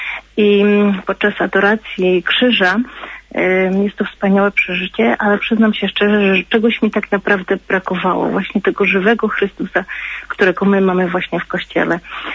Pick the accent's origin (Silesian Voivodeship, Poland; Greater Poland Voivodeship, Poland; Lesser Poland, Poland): Greater Poland Voivodeship, Poland; Poznań; jestem z Poznania.